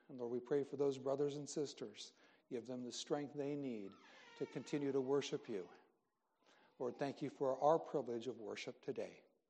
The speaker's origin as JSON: {"language": "English", "region": "Iowa", "country": "United States", "tie": "born or raised there", "said": "Growing up in Iowa, and I've made some of you guys already look at Iowa pictures already"}